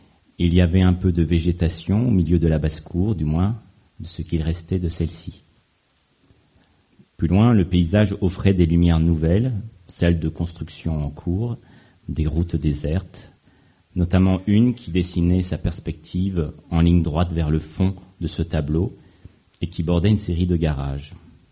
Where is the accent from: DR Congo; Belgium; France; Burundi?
France; Bourges, Centre-Val de Loire; now in Tours, France; j'ai 44 ans, je vis à Tours. J'ai grandi à Bourges, dans le quartier HLM des Gibejons.